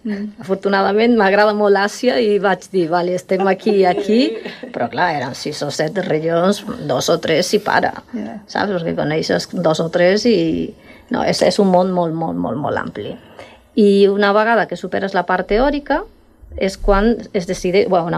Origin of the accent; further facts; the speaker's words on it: Galicia, Spain; Catalan is a second language; sóc gallega